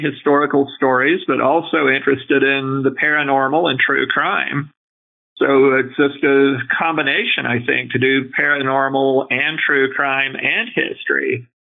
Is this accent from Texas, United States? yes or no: no; Richmond, Kentucky, United States; Well, I was born in Richmond, Kentucky, and I've lived in Kentucky almost my entire life, mostly in Jackson and Madison counties.